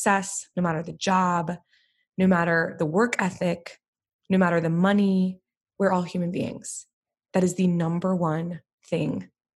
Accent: Wichita, Kansas, United States; I grew up in Wichita, Kansas, and Music Theater of Wichita is a regional theater there.

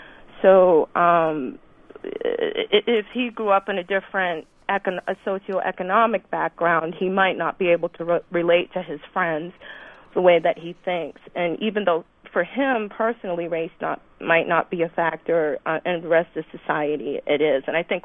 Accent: Silver Spring, Maryland, United States; I grew up in Silver Spring. Also, I went to Paint Branch High School, and basically, I'm African American also

